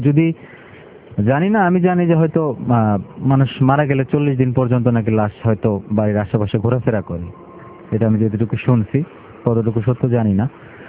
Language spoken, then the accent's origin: Bangla; Bogura, Rajshahi Division, Bangladesh; আমাদের দেশের বাড়ি বগুড়াতে ছিল